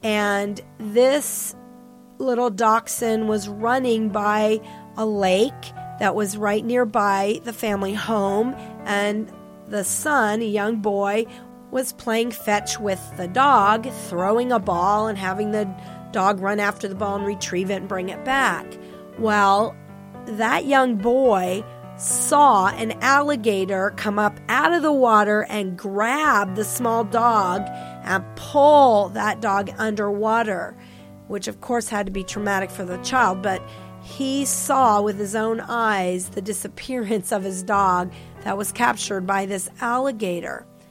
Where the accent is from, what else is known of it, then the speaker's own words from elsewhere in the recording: Florida, United States; I was raised in Florida, which is a state that is known for a very high population of alligators.